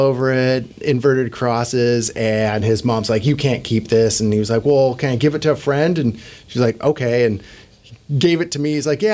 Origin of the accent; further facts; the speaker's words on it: Sequim, Washington, United States; growing up in Squim, it's like there's more churches than banks there.